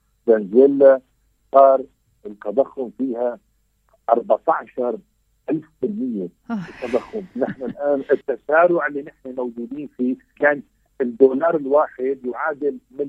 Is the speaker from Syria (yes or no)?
yes; Syria; تصور انه يتدخل كسوريين بيننا